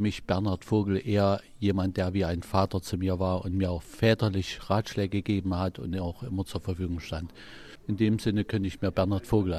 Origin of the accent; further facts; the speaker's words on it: Thuringia, Germany; Und ich liebe meine Heimat, mein Altenburger Land. Ich fühle mich dort sehr zu Hause und die Region ist was ganz Besonderes.